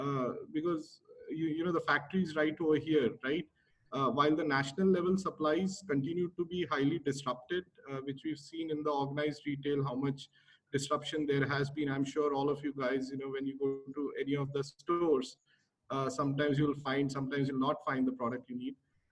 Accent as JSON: {"language": "English", "town": "Jaipur", "region": "Rajasthan", "country": "India", "tie": "born or raised there", "said": "while we grew up in Jaipur, currently our families are in Bangalore and Mumbai."}